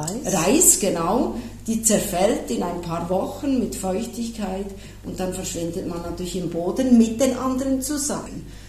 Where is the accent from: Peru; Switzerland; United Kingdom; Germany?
Switzerland; Bei uns in der Schweiz ist es ja möglich, die Urne, natürlich nur die Urne, nicht den ganzen Körper im Sarg, aber die Urne mitzunehmen nach Hause